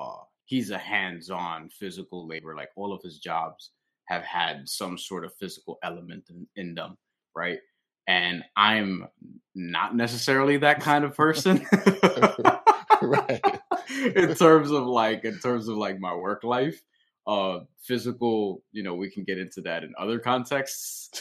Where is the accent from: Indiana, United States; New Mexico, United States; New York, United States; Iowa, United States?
New York, United States; because I'm from New York. Timmy's from the Bahamas.